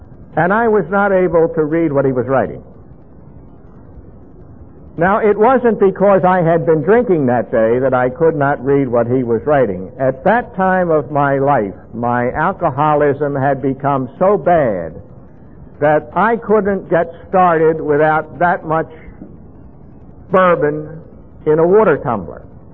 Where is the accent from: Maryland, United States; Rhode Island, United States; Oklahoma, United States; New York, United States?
Maryland, United States; Baltimore; Now, I grew up in Baltimore, Maryland, and my early days were quite normal, high school, college, and that sort of thing.